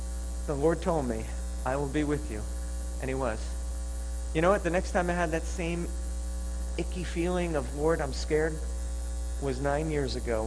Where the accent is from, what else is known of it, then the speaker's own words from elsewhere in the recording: Huntington, United States; I had never lived anywhere more than 5 miles from where I was born in Huntington.